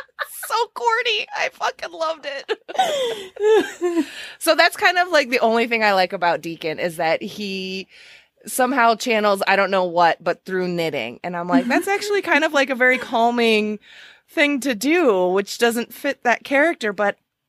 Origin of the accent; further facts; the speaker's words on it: New Zealand; accent: New Zealand; They're about as good as my New Zealand accent.